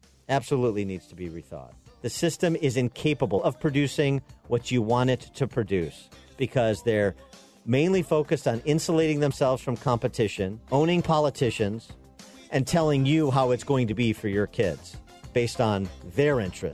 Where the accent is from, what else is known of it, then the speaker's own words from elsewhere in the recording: Illinois, United States; I'll give you stats from Illinois, since I know it best, my home state.